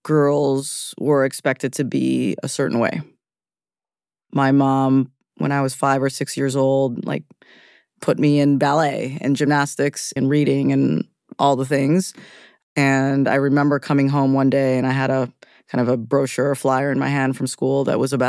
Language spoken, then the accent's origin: English; Canada; And I'm Canadian, so I feel very comfortable saying that.